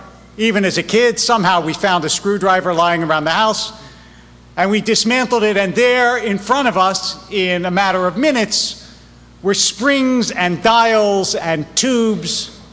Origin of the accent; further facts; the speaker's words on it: East Coast, United States; Because I grew up on the East Coast, we had basements.